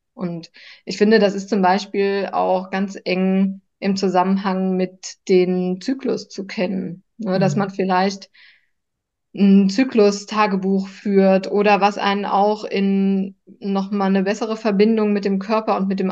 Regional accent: Saarland, Germany; ich komme ja aus dem Saarland

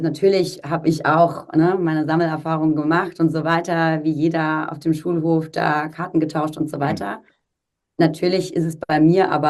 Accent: Freiburg, Baden-Württemberg, Germany; Ich komme ursprünglich aus Freiburg.

